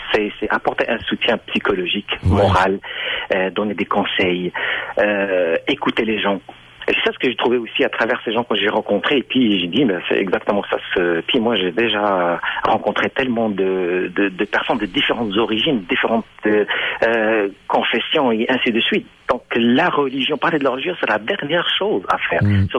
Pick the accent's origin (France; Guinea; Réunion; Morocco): Morocco; moved away; je suis né au sein d'une famille musulmane, une famille qui est très ouverte. J'ai jamais, jamais entendu, ou vu, jusqu'à que je quitte mon pays natal, qui est le Maroc, atterrir dans un autre pays.